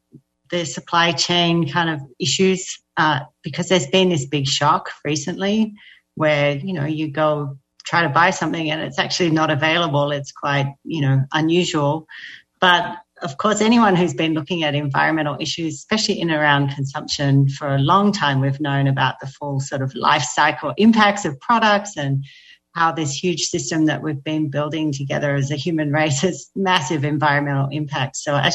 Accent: Australia; accent: Australian; now in United States; I'm living in the US. I'm Australian, as you can hear

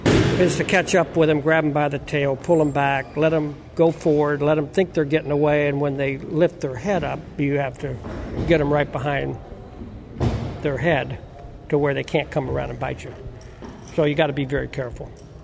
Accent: Florida, United States; Well, I'm a native of Florida. My family's been here for eight generations, 170 years. So we were raised in the Florida Everglades as the Gladesman's culture.

